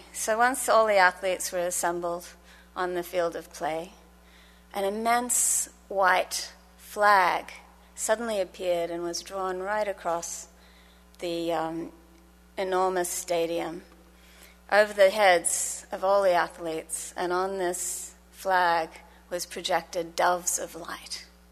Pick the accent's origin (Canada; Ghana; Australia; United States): Australia; Sydney, New South Wales; my hometown of Sydney.